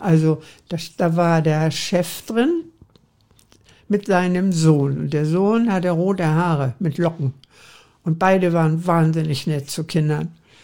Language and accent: German; Hamburg, Germany; Und jetzt kommt eben meine Kindheitserinnerung an St. Pauli, weil ich nämlich von der Seilerstraße jeden Morgen, also erstmal von der Schlachterstraße zur Seilerstraße marschieren musste, über die Reeperbahn und mittags wieder zurück.